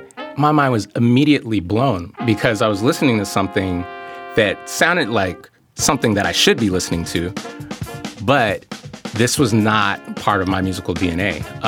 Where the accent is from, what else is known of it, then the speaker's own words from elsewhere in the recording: Sacramento, California, United States; My dad was very church, I grew up in Sacramento, and so the family's California